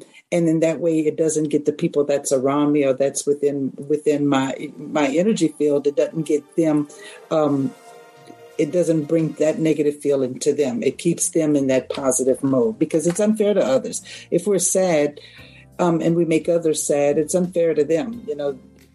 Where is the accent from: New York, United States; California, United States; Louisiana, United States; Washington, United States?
Louisiana, United States; Opelousas; I am from Opelousas.